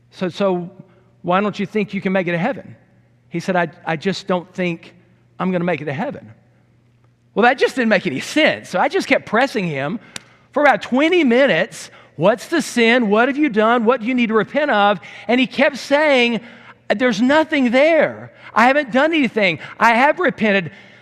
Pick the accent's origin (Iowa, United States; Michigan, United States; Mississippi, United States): Mississippi, United States; I remember when I was a young man in the congregation I grew up in down in Mississippi, I led a prayer